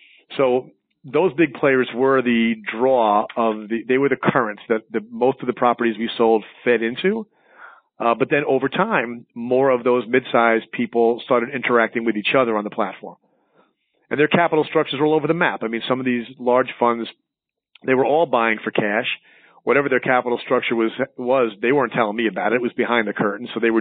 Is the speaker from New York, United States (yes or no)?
yes; New York, United States; now in Charlotte, United States; in Charlotte where I live now. I used to be a New Yorker. I am a New Yorker. Once you are, always, right?